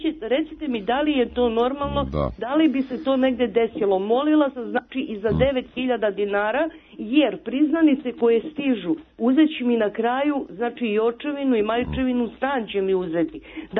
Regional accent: Belgrade, Serbia; Ja sam, znači, Beograđanka, Srpkinja sa 55 godina

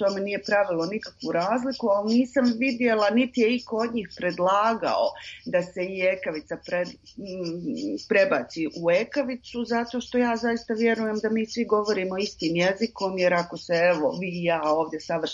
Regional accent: Mostar, Federation of Bosnia and Herzegovina, Bosnia & Herzegovina; rođena sam u Mostaru i skoro cijeli život živim tu, od nekih 6 godina kad sam živjela drugdje.

